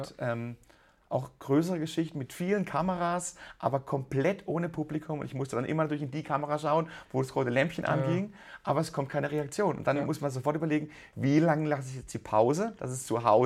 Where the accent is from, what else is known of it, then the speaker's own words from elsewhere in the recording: Offenburg, Baden-Württemberg, Germany; Also erstmal, ich komme ja aus Offenburg, genau in der Mitte.